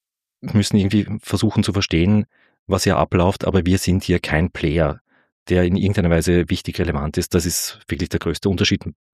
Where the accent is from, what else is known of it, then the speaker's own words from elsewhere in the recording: Graz, Styria, Austria; ich bin ursprünglich aus Graz, habe dort alle möglichen Sachen studiert, zu Ende studiert Soziologie